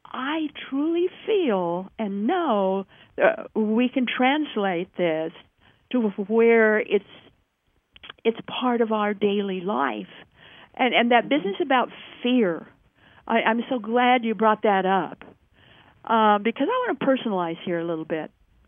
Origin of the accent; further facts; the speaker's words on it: Boise, Idaho, United States; So January 2, 1977, I come from Boise, Idaho. And then, you know, we're talking snow, we're talking ice.